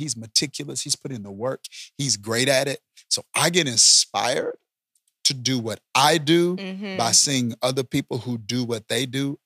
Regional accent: Mississippi, United States; So I'm born and raised in Mississippi. So there's like a certain style of preaching that I'm accustomed to and that I grew up

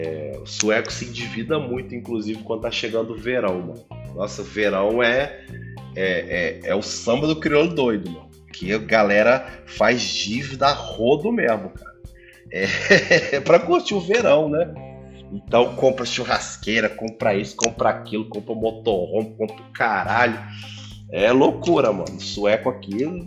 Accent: Brazil; É meu país, foi onde eu cresci.

